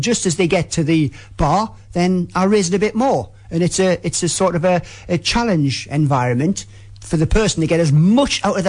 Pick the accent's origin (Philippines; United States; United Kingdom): United Kingdom; Sunderland, North East England; I am actually from Sunderland, so I would be what's termed as a Mackham.